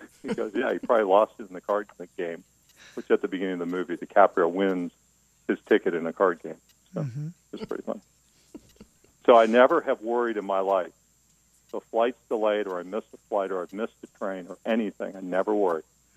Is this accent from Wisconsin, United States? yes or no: no; Coronado, California, United States; born there; also born or lived in Yokohama, Japan / Washington, D.C. / Chicago / Clearwater, Florida; You know, my dad was in the Navy, so I was born on Coronado Island. And then from there, we moved to Yokohama, Japan, and then lived in Washington, D.C., and outside of Chicago.